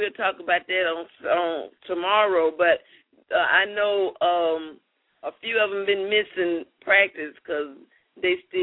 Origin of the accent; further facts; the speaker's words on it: Southern United States, United States; accent: Southern; Yeah, y'all hear my Southern, don't you? My Southern accent.